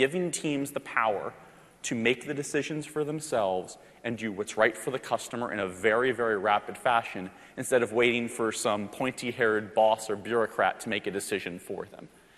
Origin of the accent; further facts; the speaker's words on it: Miami, Florida, United States; moved away as an adult; now in Seattle, United States; I'm from the States, obviously. Originally from Miami, Florida, where I lived for most of my life until I came out to Seattle to work for Microsoft right out of college.